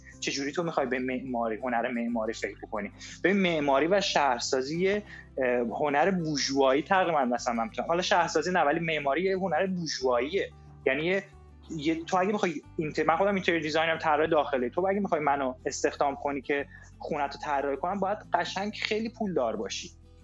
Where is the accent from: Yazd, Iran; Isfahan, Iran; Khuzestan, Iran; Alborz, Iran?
Isfahan, Iran; من خودم اصفهانیم آقا، من خودم اصفهانیم